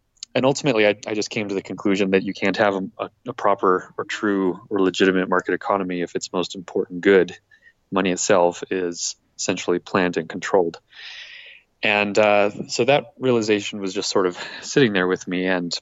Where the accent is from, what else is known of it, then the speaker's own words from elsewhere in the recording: Keystone, Colorado, United States; now in Denver, United States; Yeah, I grew up in Keystone, Colorado, up in the mountains, in the ski areas.